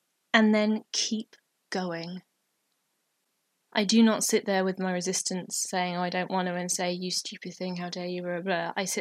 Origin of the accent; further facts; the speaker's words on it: England, United Kingdom; certainly I've experienced in the culture where I grew up in England as a millennial